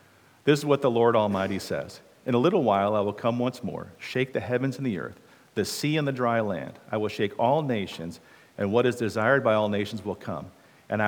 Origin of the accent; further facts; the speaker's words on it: Colorado, United States; I grew up in Colorado. I was 15 when I got my learner's permit.